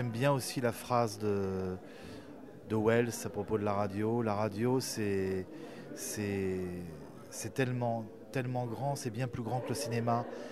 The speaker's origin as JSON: {"language": "French", "town": "Nantes", "region": "Pays de la Loire", "country": "France", "said": "Je viens de Nantes."}